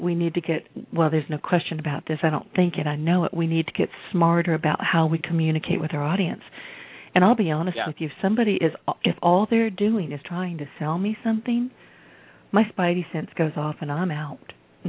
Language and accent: English; the South, United States; I'm from the South.